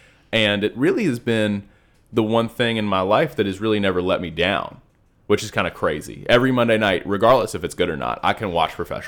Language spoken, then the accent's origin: English; Delaware, United States; I grew up, so I'm originally from Delaware, and my dad and I grew up watching professional wrestling.